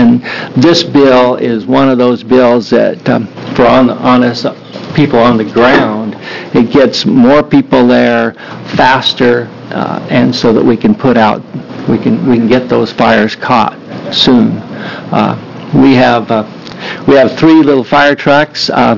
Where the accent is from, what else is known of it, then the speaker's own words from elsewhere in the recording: Prineville, Oregon, United States; from Prineville, Oregon. It's in Cook County.